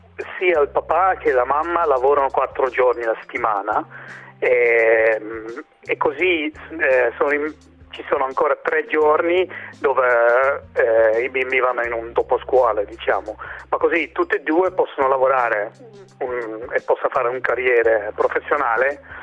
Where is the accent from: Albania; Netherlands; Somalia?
Netherlands; Italian is a second language; now in Italy; Io sono olandese.